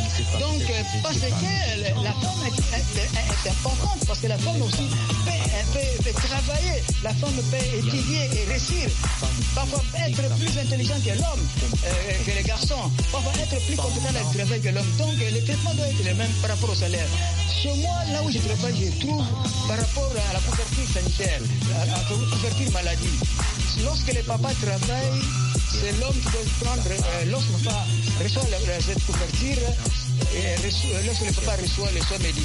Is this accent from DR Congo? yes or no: yes; DR Congo; ici, chez moi, en RD Congo